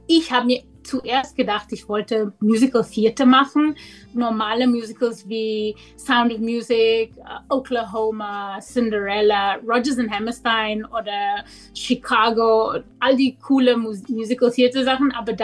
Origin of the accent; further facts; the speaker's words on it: North West, South Africa; German is a second language; Oh, als Kind in Bob war das super, super schön eigentlich. Das war eigentlich ein sehr integriertes Gesellschaft, wo wir wohnten. Das war eigentlich nicht so ganz apart wie in Apartheid in der Rest Südafrika.